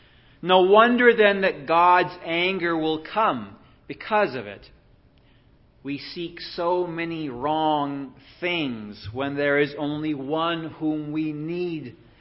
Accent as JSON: {"language": "English", "town": "Roseburg", "region": "Oregon", "country": "United States", "said": "even my home state of Oregon, in Roseburg, Oregon."}